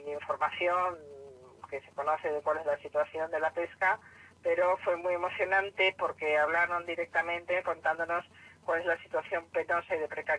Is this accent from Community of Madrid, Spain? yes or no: no; Santander, Cantabria, Spain; Porque yo que soy de Santander, estoy harta de ver barcos de pesca